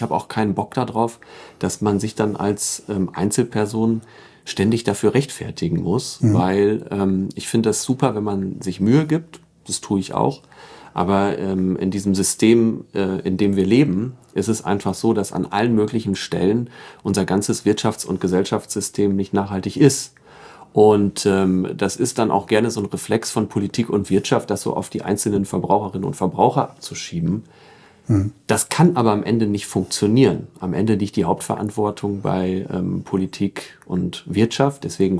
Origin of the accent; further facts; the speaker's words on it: Emsdetten, North Rhine-Westphalia, Germany; die, als ich ungefähr eins war, ins Münsterland gezogen sind, da bin ich auch aufgewachsen in Emstetten.